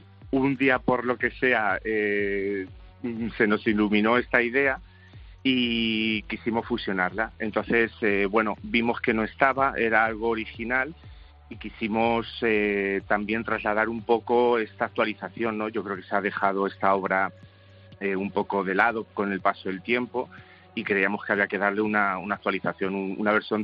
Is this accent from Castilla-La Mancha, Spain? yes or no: yes; Alcázar de San Juan, Castilla-La Mancha, Spain; yo soy manchego, concretamente Alcázar de San Juan